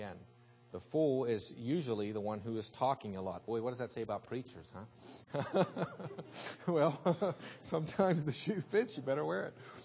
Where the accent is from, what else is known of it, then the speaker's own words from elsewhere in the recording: Pennsylvania, United States; I mean, I grew up in Western Pennsylvania, like most of you.